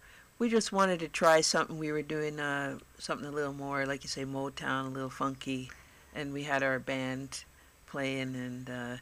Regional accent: Toronto, Ontario, Canada; I grew up in Toronto, so I love the city.

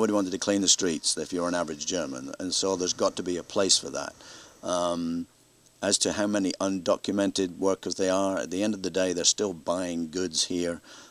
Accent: Scotland, United Kingdom; In Britain, and I still have a great love and affinity for my home country, obviously, and will always do so, and my mother.

